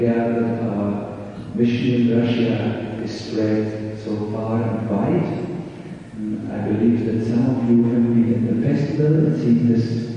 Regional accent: Germany; I come from Germany.

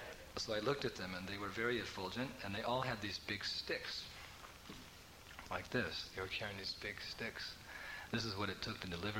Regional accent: San Francisco, California, United States; Actually, I'm not from there. I'm from San Francisco.

